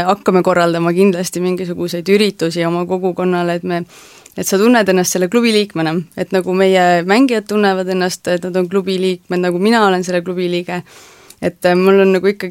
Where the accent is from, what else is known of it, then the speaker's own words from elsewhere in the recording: Kuressaare, Saare County, Estonia; see on Kuressaare minu kodu , minu kodulinn ja see on minu kodulinna klubi